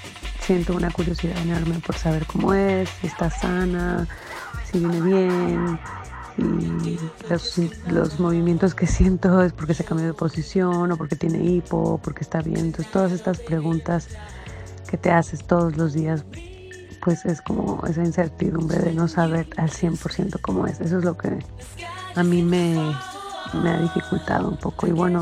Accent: Mexico; now in Hamburg, Germany; tengo 33 años, soy mexicana, pero vivo en Hamburgo, Alemania.

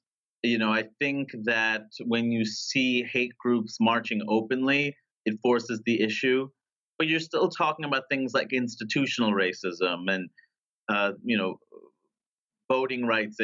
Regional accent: New York City, New York, United States; I grew up in Queens, New York. Everyone looked different.

